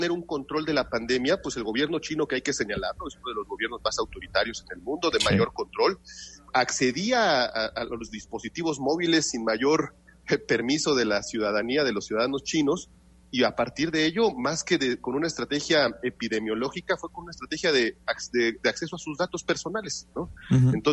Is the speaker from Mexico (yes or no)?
yes; Mexico; Y yo soy positivo en ese sentido y creo que como mexicanos en muchas situaciones dramáticas socialmente